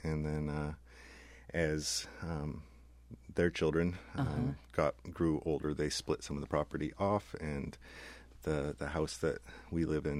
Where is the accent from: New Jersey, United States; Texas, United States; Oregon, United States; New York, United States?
Oregon, United States; Astoria; Yeah, I grew up here in Astoria, and my family has been here since the 40s. When I was 12 years old, my immediate family moved to Portland